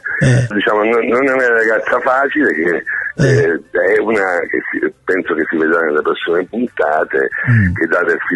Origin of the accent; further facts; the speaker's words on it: Racalmuto, Sicily, Italy; visto che io sono di Racalmuto